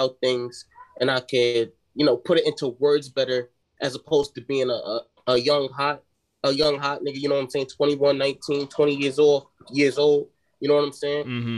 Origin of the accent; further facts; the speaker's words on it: New York, United States; now in Richmond, United States; I live in Virginia at the moment, Richmond, Virginia. I was born and raised in New York though.